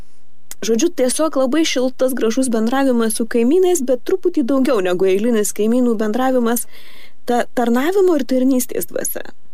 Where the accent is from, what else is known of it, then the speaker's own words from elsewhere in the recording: Marijampolė, Marijampolė County, Lithuania; Augau Marijampolėje, visiškai greta, galima sakyti, tam pačiam kieme, būtą turėjo seserys, tos pačios vienuolijos, kurioje dabar esu.